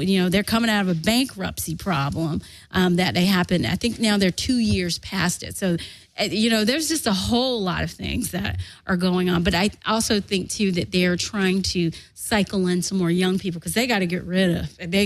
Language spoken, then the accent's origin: English; Florida, United States; And it represents, too, where I grew up in Central Florida, where when I became a registered voter, I'm a Lawton Childs Democrat.